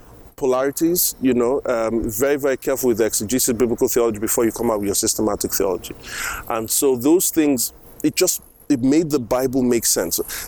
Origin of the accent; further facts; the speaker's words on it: Lagos, Nigeria; born there; I was born in Lagos. I was second of two children.